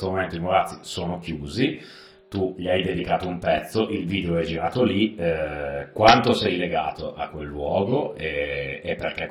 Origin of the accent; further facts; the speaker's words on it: Turin, Piedmont, Italy; sono di Torino anch'io